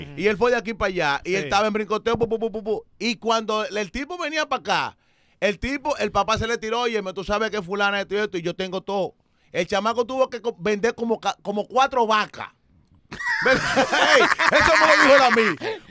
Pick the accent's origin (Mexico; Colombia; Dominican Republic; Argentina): Dominican Republic; en el país de nosotros, que somos todos dominicanos